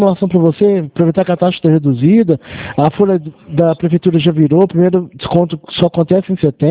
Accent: Franca, São Paulo, Brazil; eu sou daqui de Franca

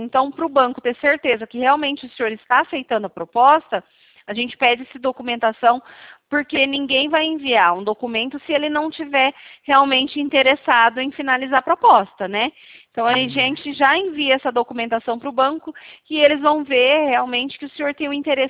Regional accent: Presidente Prudente, São Paulo, Brazil; eu sou aqui de Presidente Prudente.

